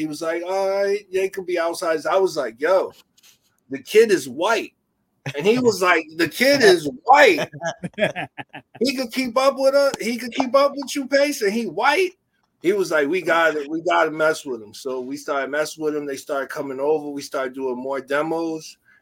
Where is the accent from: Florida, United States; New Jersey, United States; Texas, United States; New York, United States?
New Jersey, United States; Irvington; Okay, I'm from Irvington, New Jersey, and then our studio was in Newark, New Jersey, on Springfield Avenue and 20th Street.